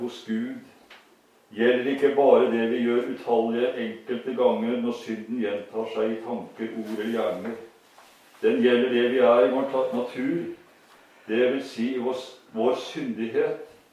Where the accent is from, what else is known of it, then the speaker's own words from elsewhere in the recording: Sandefjord, Vestfold, Norway; Jeg var guttunge, da hadde vi en lek hjemme i Sandefjord.